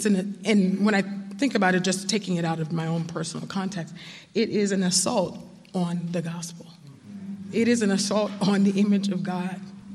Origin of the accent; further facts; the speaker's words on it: California, United States; I grew up in California, you know, and so a liberal stronghold.